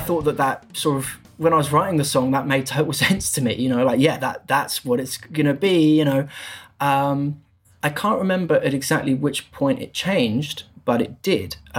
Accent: Bromley, London, United Kingdom; a park called High Elms, which is near where I grew up and live in Bromley.

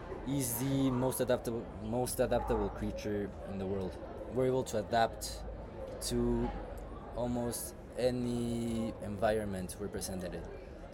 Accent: Mexico; now in United States; Because at least I'm from Mexico, and in Mexico, the culture, like the people socially and the culture is really different from the US.

